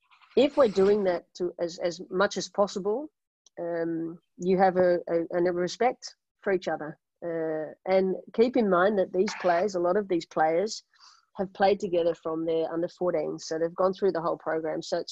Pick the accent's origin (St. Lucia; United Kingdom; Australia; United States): Australia; moved away as an adult; now in Netherlands; So when I came to Holland, I started coaching in as an Australian athlete.